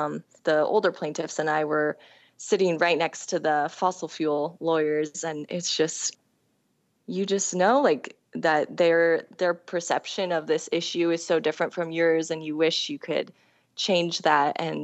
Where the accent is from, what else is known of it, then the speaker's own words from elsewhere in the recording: Oregon, United States; In the mountains around my hometown in Oregon, I saw decreased level snowpacks year after year